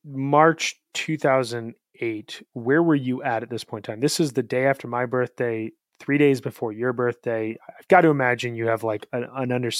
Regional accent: Illinois, United States; even though I grew up in Big Ten territory.

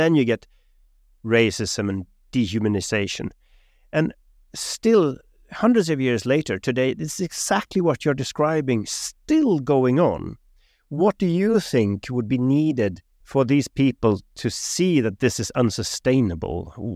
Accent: Sweden; I'm from Sweden

